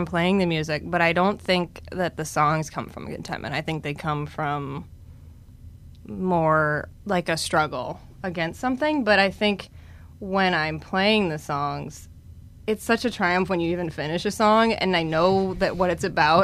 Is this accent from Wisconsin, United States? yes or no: yes; Wisconsin, United States; also born or lived in California / New Orleans; now in Washington, United States; we lived in California for a few years. I'm from Wisconsin. We lived in New Orleans for a year, and then we moved to D.C. 2 years ago.